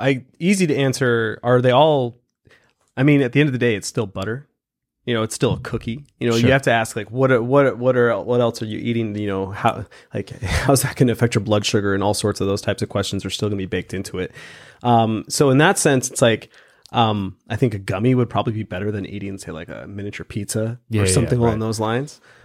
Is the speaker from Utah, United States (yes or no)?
yes; Salt Lake City, Utah, United States; for me, I'm from Salt Lake City, Utah. We have it.